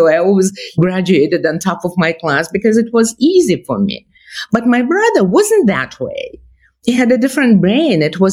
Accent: Russia; English is a second language; now in United States; because I come from Russia, and in Russia, if the government thinks you are guilty, you are guilty.

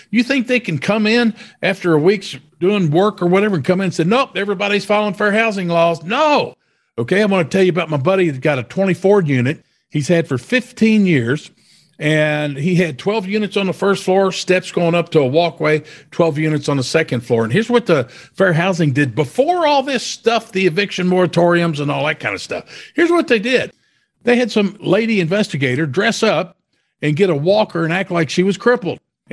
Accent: Louisville, Kentucky, United States; for example, in my hometown here in Louisville, Kentucky, yeah, we've got HUD, we got the state.

